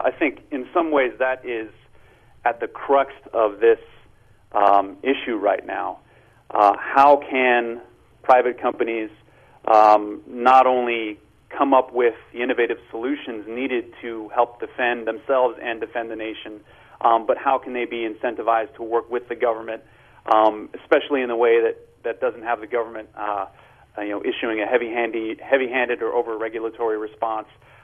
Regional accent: California, United States; Now, personally, I grew up in California, so it was a natural fit for me to come back here.

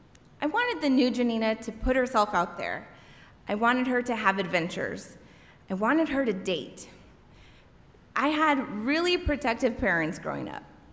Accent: El Paso, Texas, United States; moved away as an adult; In the summer of 2004, I packed my red Dodge Neon and I left my hometown of El Paso.

